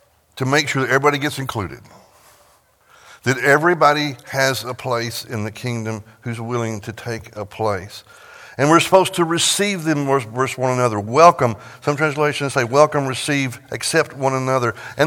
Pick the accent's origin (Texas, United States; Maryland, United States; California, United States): Texas, United States; I'm sorry, I come from West Texas. You got to celebrate the rain every time it comes.